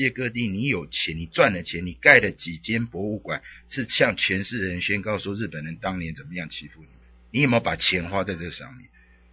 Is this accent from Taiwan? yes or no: yes; Taiwan; now in United States; 这个鲶鱼就是我们台湾人讲的土司啊